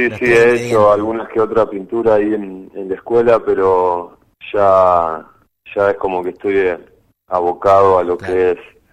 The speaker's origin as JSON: {"language": "Spanish", "country": "Argentina", "said": "como argentino y como hincha de Newell y como artista callejero"}